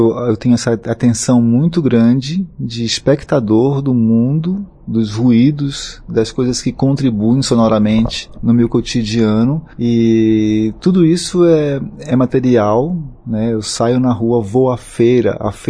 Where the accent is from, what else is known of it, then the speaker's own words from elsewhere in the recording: Amazon, Brazil; now in São Paulo, Brazil; E eu vim da Amazônia